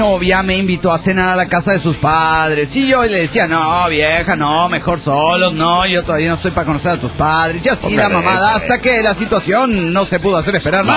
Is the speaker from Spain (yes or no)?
no; Potosí, Bolivia; potosina boliviana.